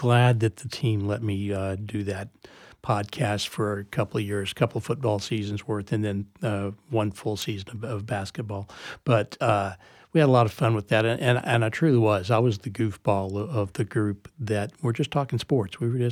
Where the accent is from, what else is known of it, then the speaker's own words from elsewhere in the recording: San Angelo, Texas, United States; I began working at the local television station back in my hometown of San Angelo, Texas, huge metropolis, when I was actually 17 years old